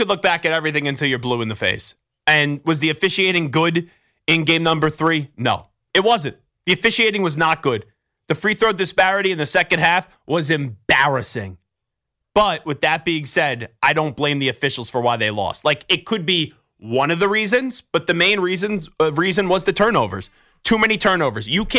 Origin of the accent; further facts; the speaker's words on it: New York, United States; I grew up on Long Island. I have lived in New York City since 2019.